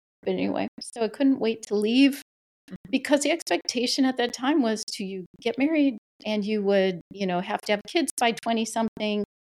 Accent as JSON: {"language": "English", "region": "Wisconsin", "country": "United States", "tie": "born or raised there", "also_born_or_lived": "Chicago", "said": "I was born in Chicago. My mom had, I had two stepdads and we ended up moving to Wisconsin. And I ended up growing up on an Indian reservation from the age of 8 to 18."}